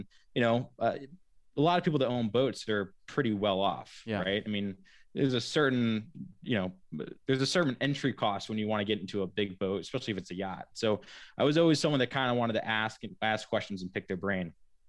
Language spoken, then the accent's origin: English; Wickford, Rhode Island, United States; also born or lived in Laguna Beach / St. Augustine; Growing up, you know, I've been fortunate to grow up on Wickford Harbor, and you know, moved around. I was born in Laguna Beach, California